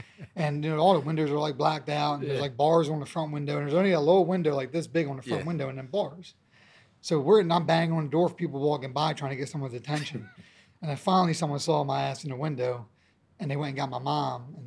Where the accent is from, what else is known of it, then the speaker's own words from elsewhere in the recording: Baltimore, Maryland, United States; But I mean, growing up in Baltimore, there was crime, you know, like had guns pulled on me, been shot at when I was younger.